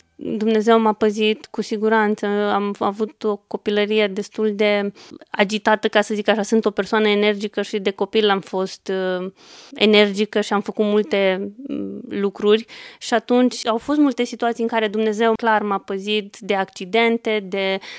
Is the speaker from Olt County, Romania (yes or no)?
yes; Balș, Olt County, Romania; M-am născut într-un orășel din județul Olt, orașul Balș. Am copilărit acolo, dar și la sat, la bunici.